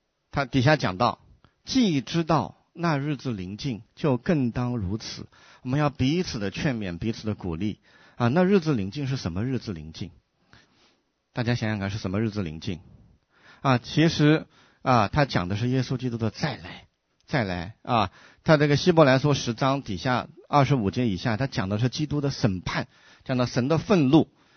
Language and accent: Chinese; Yongzhou, Hunan, China; born there; moved away; 我离开我出生的地方那个湖南永州已经有好多好多年了啊，我最上一次去是在1992年啊，已经是整整的多少年了，快30年了